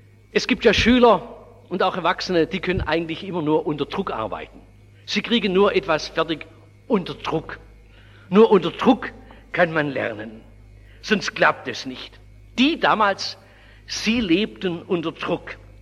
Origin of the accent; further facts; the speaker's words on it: Oberndorf, Baden-Württemberg, Germany; in dieser Waffenstadt Oberndorf, wo ich groß geworden bin